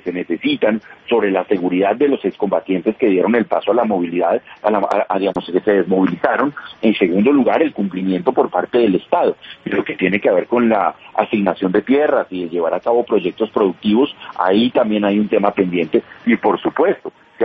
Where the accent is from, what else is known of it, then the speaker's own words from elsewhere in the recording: Colombia; yo como colombiano